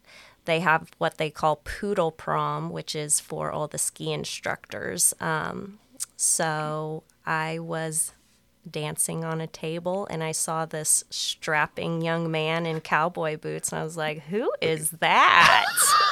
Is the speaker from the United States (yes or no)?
yes; Temecula, California, United States; So I was born and raised in Temecula, California. That's about an hour north of San Diego, 2 hours south of L.A.